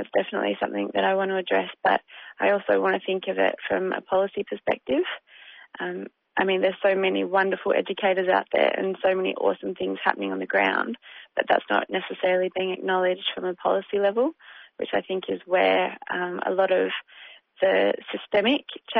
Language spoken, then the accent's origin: English; Perth, Western Australia, Australia; born there; I was born in Perth.